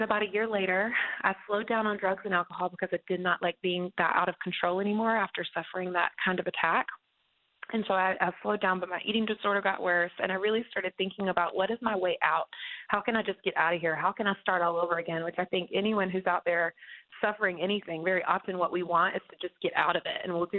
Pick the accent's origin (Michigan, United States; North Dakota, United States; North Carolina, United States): North Carolina, United States; Well, I was raised in the Southeast in North Carolina in a tiny little town, which I loved. I mean, there were 14,000 people in the whole town, so very small.